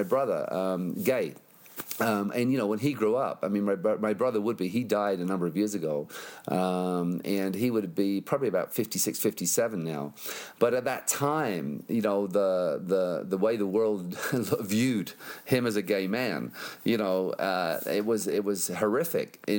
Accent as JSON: {"language": "English", "region": "England", "country": "United Kingdom", "tie": "born or raised there", "said": "growing up in England, where there really wasn't, police didn't even carry guns when I was growing up."}